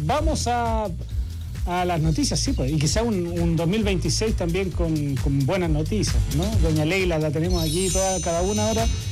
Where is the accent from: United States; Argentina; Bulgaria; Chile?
Chile; somos cabaleros los chilenos